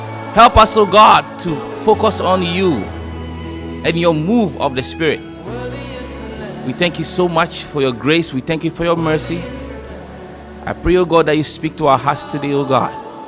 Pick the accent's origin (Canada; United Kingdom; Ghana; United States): Ghana; So growing up in Ghana, I understand that concept of kingdom living.